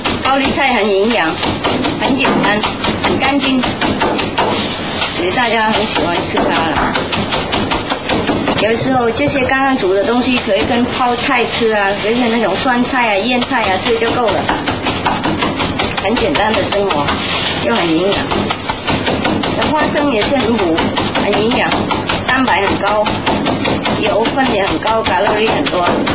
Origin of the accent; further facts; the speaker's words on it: Vietnam; 还记得啊，我们越南人就叫豆腐皮